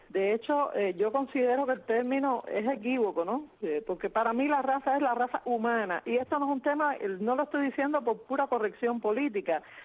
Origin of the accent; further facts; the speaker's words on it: Cuba; Yo no soy hispanodescendiente, yo soy cubana.